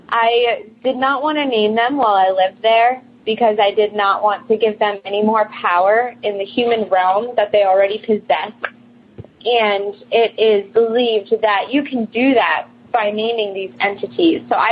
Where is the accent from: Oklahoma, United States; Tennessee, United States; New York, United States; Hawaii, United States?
New York, United States; I'm from New York. I used to live in an old farmhouse built in the 1800s.